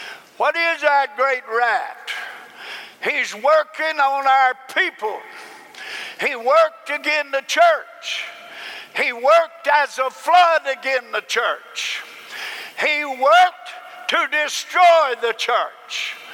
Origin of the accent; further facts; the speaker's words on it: Madisonville, Tennessee, United States; just the other day in my hometown, Madisonville, Tennessee.